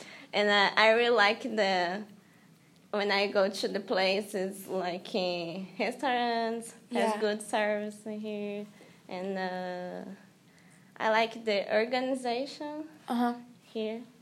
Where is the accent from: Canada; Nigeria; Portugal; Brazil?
Brazil; English is a second language; now in United States; My family in Brazil. So I miss this, but I really like here.